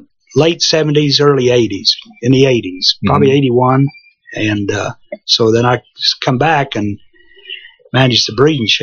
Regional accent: Kansas, United States; Well, I'm originally from southeast Kansas, down around Riverton, Pittsburgh, and Joplin, Missouri, down in that area.

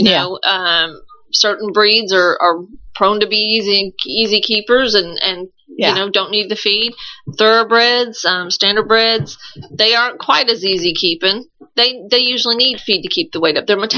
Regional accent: Lexington, Kentucky, United States; now in Versailles, United States; Yeah, I grew up here in Lexington. I actually grew up maybe 3 miles from here. Over on Bryan Station Road.

